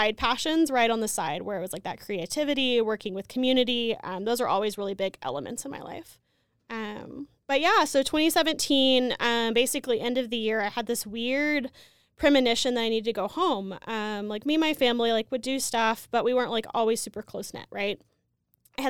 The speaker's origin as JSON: {"language": "English", "region": "Texas", "country": "United States", "tie": "born or raised there", "said": "like my hometown's like an hour and a half from Houston."}